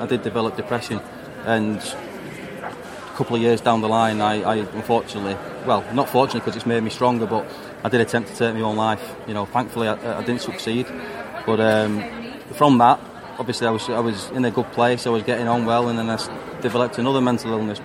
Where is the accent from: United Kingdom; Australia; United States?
United Kingdom; Oldham, North West England; I do very much still see myself as being a Warringtonian, even though I am from Oldham.